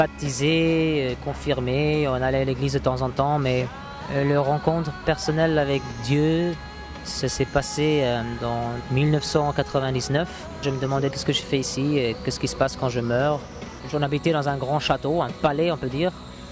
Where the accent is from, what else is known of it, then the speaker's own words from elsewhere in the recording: Ireland; French is a second language; Je suis le dixième d'une famille de 12 enfants et on est de l'Irlande.